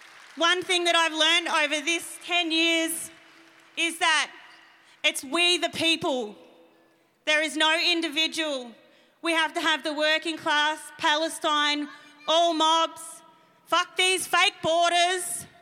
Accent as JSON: {"language": "English", "town": "Fitzroy", "region": "Victoria", "country": "Australia", "said": "our community, I come from the Fitzroy community. We were displaced from the missions. We were made up of the stolen generations."}